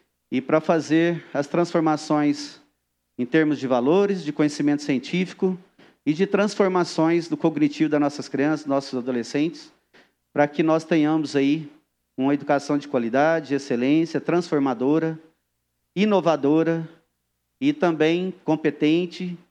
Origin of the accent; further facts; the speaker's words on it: Grupiara, Minas Gerais, Brazil; eu também sou de Grupiara